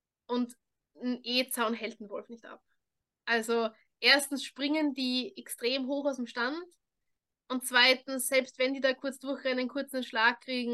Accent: Austria; born there; moved away; Ich bin ja eigentlich in Österreich geboren, lebe jetzt auf so einer Insel zwischen England und Frankreich.

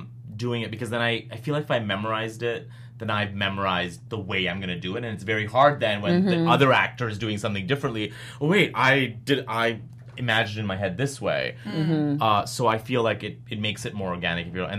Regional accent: Canada; Oh, Lord, no. I'm Canadian.

